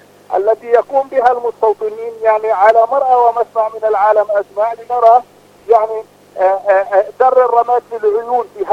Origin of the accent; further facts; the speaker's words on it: Palestine; يمكن لنا كفلسطينيين أن نذهب إلى المحاكم الوطنية